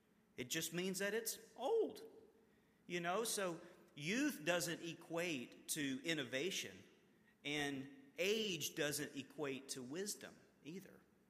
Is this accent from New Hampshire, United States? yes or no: no; Alabama, United States; like I grew up in Alabama, and for fun, when we were dating